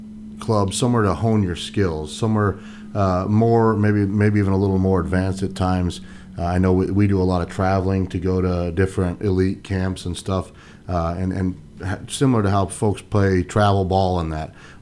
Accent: Aledo, Illinois, United States; I grew up right here in Aledo, and I wrestled all my life, started at 5 or 6 years old

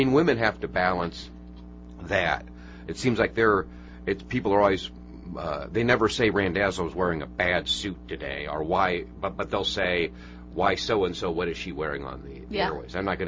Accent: Quad Cities, Illinois, United States; I grew up in the Quad Cities, class in 1985

